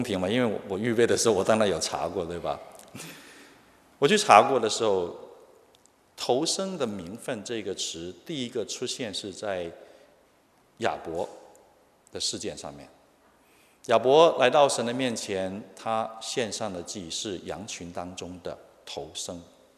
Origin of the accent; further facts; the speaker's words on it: China; 我们中国人说夫妇什么无前子